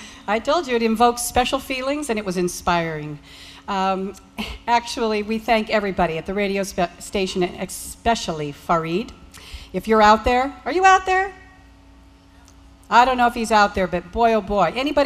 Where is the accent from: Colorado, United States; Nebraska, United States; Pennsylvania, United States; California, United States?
Nebraska, United States; Elkhorn; I'm from Elkhorn, Nebraska, which is basically Omaha, Nebraska. But to me, it's still going to be Elkhorn forever. We got annexed.